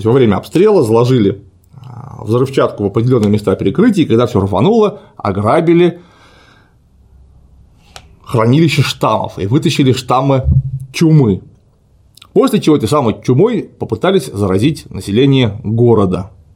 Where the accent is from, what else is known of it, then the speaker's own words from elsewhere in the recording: Saint Petersburg, Russia; Я некоторым образом ленинградец, поэтому для меня тема интересна.